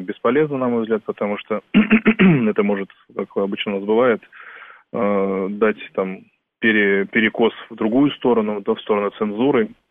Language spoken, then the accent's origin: Russian; Kalmykia, Russia; так как я сам калмык